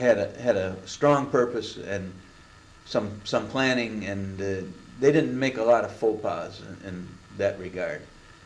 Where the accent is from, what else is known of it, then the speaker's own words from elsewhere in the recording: Quebec, Canada; actually grew up only a couple hundred miles distance, from upstate New York, where I grew up in Quebec.